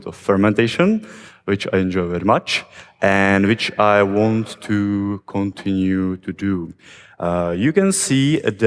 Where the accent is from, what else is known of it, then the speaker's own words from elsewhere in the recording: Czechia; Who am I and where I'm coming from? I am from Czech Republic.